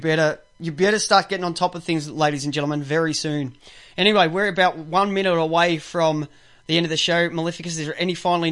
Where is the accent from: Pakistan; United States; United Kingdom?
United Kingdom; And being British, I have little dick syndrome.